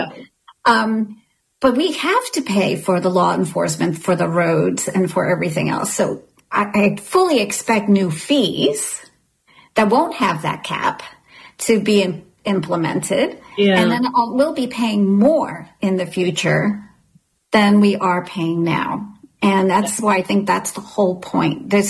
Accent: Connecticut, United States; I mean, I came from Connecticut. You know, Connecticut was such a high tax state.

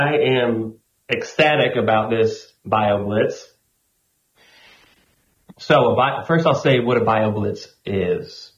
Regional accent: Venice, Florida, United States; Yeah. I was born and raised in Venice. Went to school here, graduated from Pine View, went to college

